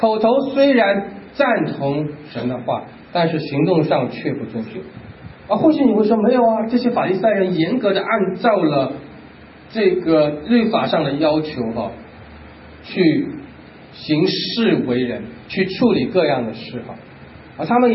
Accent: China; 我们中国人叫汉奸，对不对？

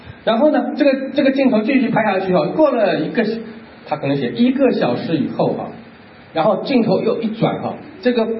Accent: China; 我们中国人叫汉奸，对不对？

